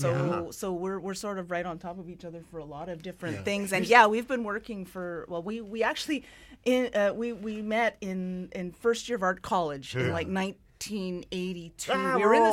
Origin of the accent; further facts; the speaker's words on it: Calgary, Alberta, Canada; we're also from Calgary.